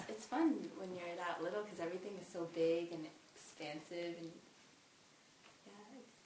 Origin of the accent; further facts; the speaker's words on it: Massachusetts, United States; I grew up outside of Boston